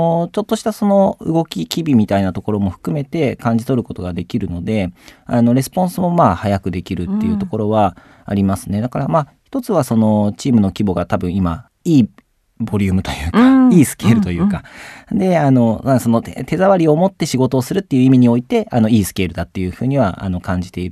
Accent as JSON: {"language": "Japanese", "region": "Shizuoka", "country": "Japan", "tie": "born or raised there", "also_born_or_lived": "Tsukuba", "moved": "as an adult", "lives_now": "Matsumoto, Japan", "said": "もともと静岡県の静岡市の生まれ育ちで、はいはい、大学で茨城県のつくば市という町にいて、まあ、その後就職の関係で採用してくれた旅館がたまたま松本にあった旅館だったからという理由で松本に引っ越しをしている、まあ、いわばそのよそ者だし移住者なんですけ"}